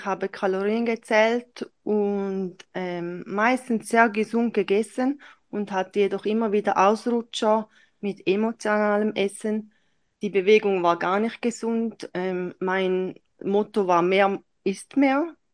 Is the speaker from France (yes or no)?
no; Switzerland; Und wie man es hört, ich komme aus der Schweiz.